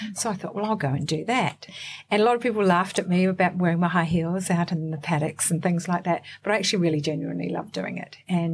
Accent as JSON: {"language": "English", "country": "New Zealand", "moved": "as an adult", "said": "I'm a Kiwi girl. I came over, and this is going to give my age away, but I came over in 1984 with my husband, not then my husband, but we married here and have had children here, but family is still back in New Zealand."}